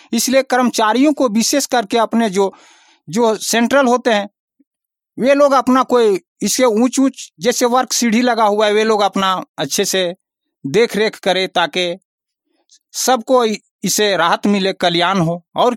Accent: Uchchakhana, India; मैं ग्राम उच्चाखाना के रहने वाला हूं।

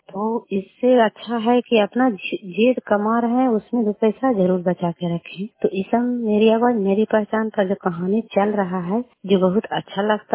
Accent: Kalyanpur, Bihar, India; हर कल्याणपुर वाली बेलछी पंचायत प्रखंड चंडी जिला नालंदा का निवासी हूँ।

